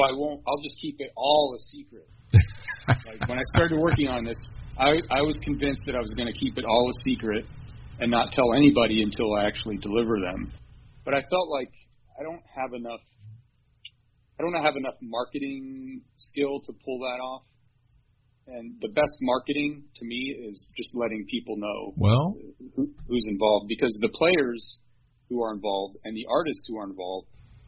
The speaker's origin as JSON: {"language": "English", "region": "Southwest", "country": "United States", "tie": "born or raised there", "said": "We grew up in the Southwest."}